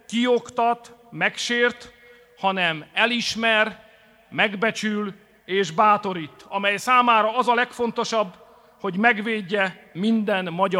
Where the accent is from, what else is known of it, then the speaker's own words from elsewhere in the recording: Hungary; Mi nem felejtjük, először magyarok vagyunk, és csak utána szocialisták, liberálisok vagy kereszténydemokraták.